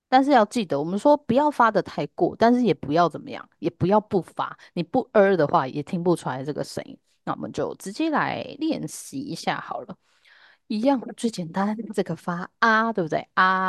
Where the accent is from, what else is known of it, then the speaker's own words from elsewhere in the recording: Taiwan; 只是我们台湾人就是讲话比较不习惯卷舌嘛